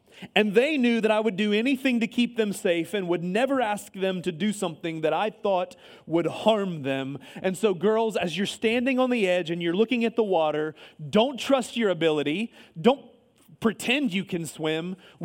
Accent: Ohio, United States; I'm not from around here, y'all. I'm from Ohio.

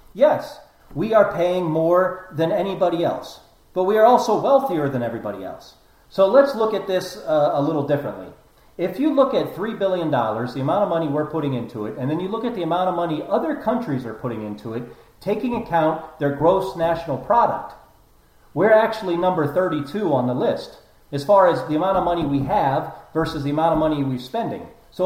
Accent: Ohio, United States; I mean, I'm from Ohio. Pennsylvania is my neighbor.

